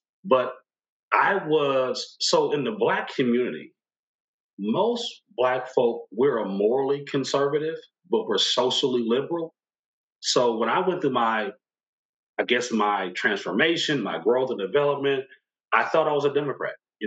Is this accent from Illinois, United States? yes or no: no; Milwaukee, Wisconsin, United States; also born or lived in St. Louis; So I'm from Milwaukee. Grew up here. Born in St. Louis, but grew up here. Educated in a mixture of black public schools and white public schools.